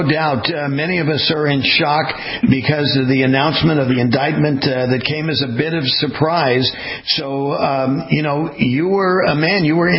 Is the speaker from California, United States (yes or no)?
yes; California, United States; I was born and raised in California. I saw California turn into a one-party state.